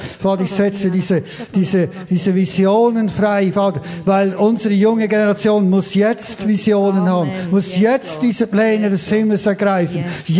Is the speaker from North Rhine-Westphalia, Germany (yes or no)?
yes; Büren, North Rhine-Westphalia, Germany; Ob es jetzt in Büren ist, wo ich aufgewachsen bin, ob es hier ist, Open Air.